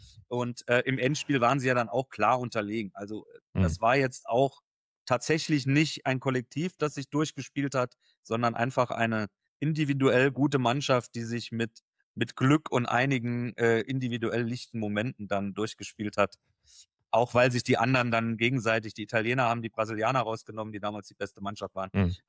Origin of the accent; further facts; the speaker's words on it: Saarland, Germany; born there; als gebürtiger Saarländer